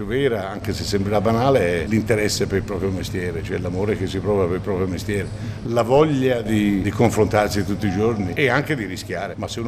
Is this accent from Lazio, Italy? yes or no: no; Poggibonsi, Tuscany, Italy; io vengo, sono nato qui nei dintorni, abitavo da ragazzino, abitavo a Poggibonsi, quindi qui accanto.